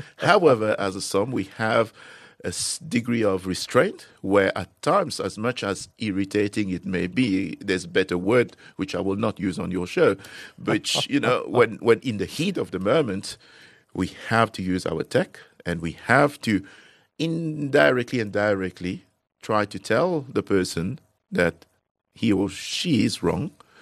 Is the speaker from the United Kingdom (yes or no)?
no; Mauritius; Growing up in Mauritius, different cultures, being given the access from an early age to different cuisine